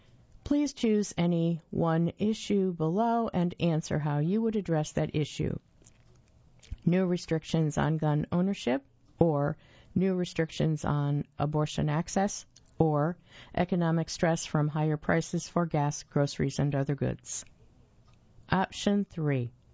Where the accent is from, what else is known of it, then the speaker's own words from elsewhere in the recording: Greensboro, North Carolina, United States; I was born and raised in Greensboro before joining the Marines